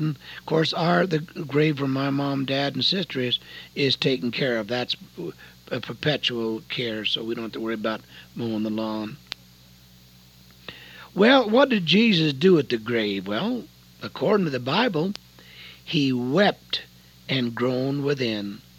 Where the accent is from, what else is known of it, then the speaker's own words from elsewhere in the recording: The Dalles, Oregon, United States; now in Portland, United States; And we lived in Portland, so we came up the Columbia River, and naturally we had to go through my hometown, the Dalles.